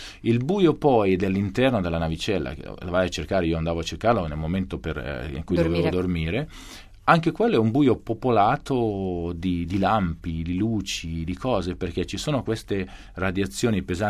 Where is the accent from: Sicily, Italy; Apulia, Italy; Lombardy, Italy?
Lombardy, Italy; Verano Brianza; Verano Brianza, nell'allora provincia di Milano.